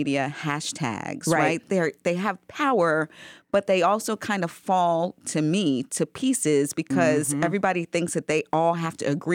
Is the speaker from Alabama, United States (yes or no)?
no; New York, United States; So I'm from New York originally, and Herbert Dautry was one of those icons that if you're a New Yorker